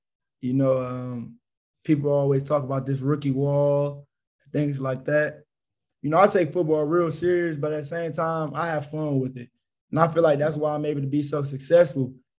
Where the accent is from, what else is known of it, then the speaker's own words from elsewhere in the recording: Detroit, Michigan, United States; being in Detroit, not having